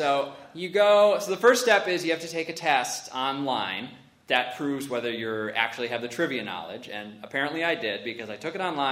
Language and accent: English; Buffalo, New York, United States; born there; So I was not born in Kiev. I was born in Buffalo. Buffalo, you know us, we don't live there now.